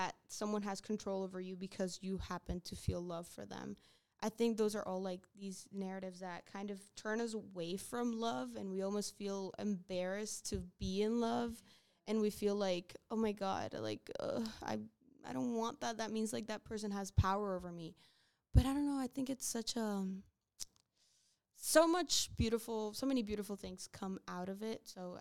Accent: Cuba; so we're from Cuba, so they got married in Cuba and stuff.

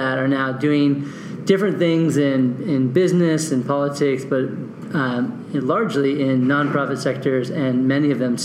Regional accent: Arizona, United States; So I grew up in Arizona, one of the few natives here in this state.

